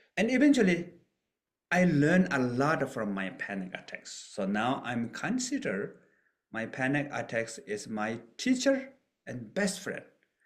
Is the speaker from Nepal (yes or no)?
yes; Nepal; So one example is in my hometown, I was born in the middle of Himalaya Mountain in Nepal.